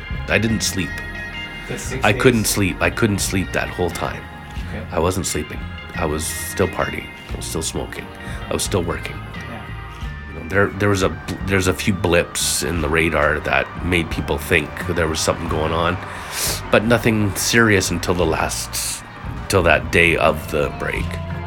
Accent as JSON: {"language": "English", "town": "West Vancouver", "region": "British Columbia", "country": "Canada", "tie": "born or raised there", "also_born_or_lived": "Fort St. John", "said": "I was born in Fort St. John. 2 weeks after I was born, I was adopted. So my mom that raised me came up to grab me and got me back to West Vancouver, where I lived for the first 18 years of my life."}